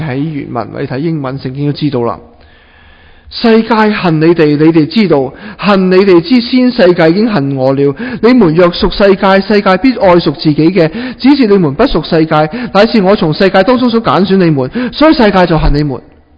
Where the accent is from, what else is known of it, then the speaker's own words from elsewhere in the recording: Hong Kong; 我哋香港人或者广东人好少用世界呢咁嘅字嘅